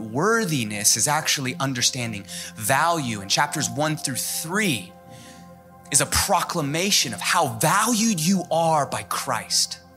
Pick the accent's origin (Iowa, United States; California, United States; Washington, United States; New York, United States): Washington, United States; Seattle; now in Southern United States; Growing up in Seattle, churches don't survive unless they partner. And coming out here